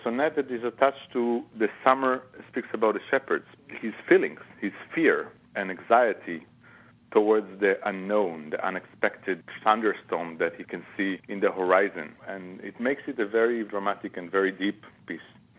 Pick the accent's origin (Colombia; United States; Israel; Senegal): Israel; Beersheba, Southern District; I was maybe 4 or 5, and growing up in Beersheba, pretty much maybe like Oklahoma, it doesn't rain really in the summer.